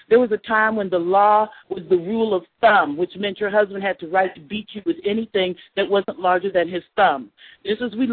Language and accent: English; Anchorage, Alaska, United States; I am from Anchorage, Alaska.